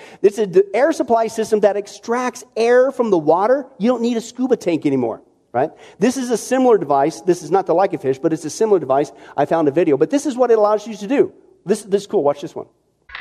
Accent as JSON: {"language": "English", "region": "Midwest", "country": "United States", "tie": "born or raised there", "said": "I grew up in the Midwest on farms."}